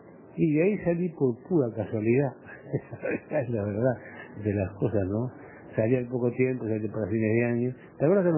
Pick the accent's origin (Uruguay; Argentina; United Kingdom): Uruguay; moved away; cuando yo salí del Uruguay